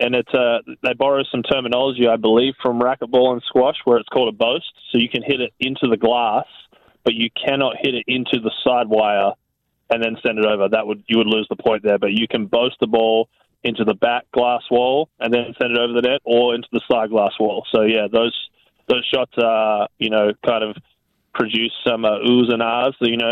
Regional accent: Perth, Western Australia, Australia; now in United States; Yeah, I'm from Perth, Western Australia originally, but I've lived in the U.S. for 15 years.

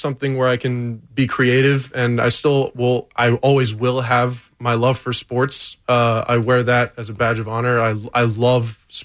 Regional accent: East Hanover, New Jersey, United States; I grew up in East Hanover, Florham Park.

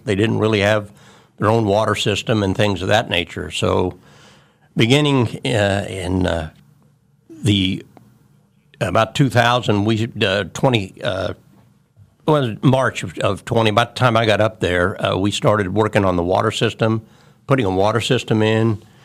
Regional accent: Wichita, Kansas, United States; Had a great time growing up in Wichita, and love to see what's happened to our community.

